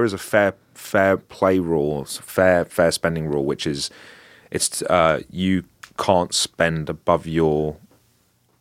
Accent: London, United Kingdom; I obviously I'm from London, which is which upsets people that I support a team that's not from my city

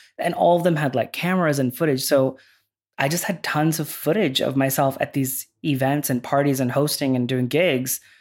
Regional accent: California, United States; moved away as an adult; also born or lived in Hong Kong / Singapore; now in New York, United States; So I was in, I've lived in Asia for about 5 years mm-hmm. before I came back to New York. I'm from California.

